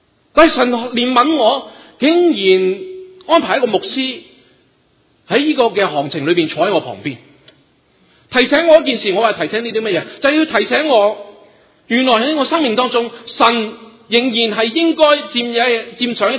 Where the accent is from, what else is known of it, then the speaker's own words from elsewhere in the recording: Hong Kong; also born or lived in Canada; now in United States; 我来了美国呢有二十几，将近二十一年。我从加拿大搬下来，我以前在香港长大，1978年移民去加拿大才信主，以前是无神论的人